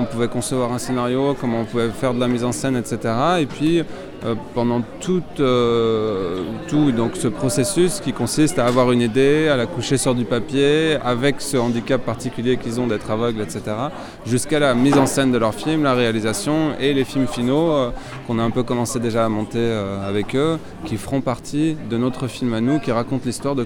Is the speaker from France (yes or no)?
yes; France; Moi, je suis français d'origine italienne.